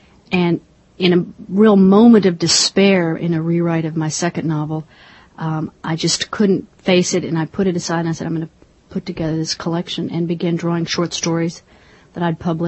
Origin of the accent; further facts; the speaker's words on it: Dallas, Texas, United States; I am a Texan, and he's a Texan. So I grew up in Dallas, and Texas has been very receptive to this book